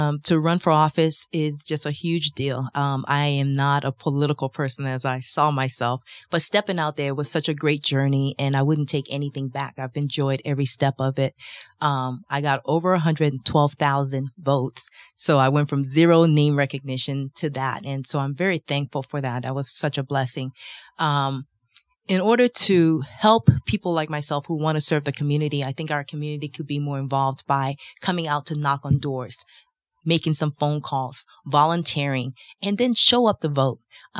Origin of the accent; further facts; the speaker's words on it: Liberia; now in Aurora, United States; I came here in 1980 from Liberia, West Africa, and I was fortunate to get a really great education through Aurora Public Schools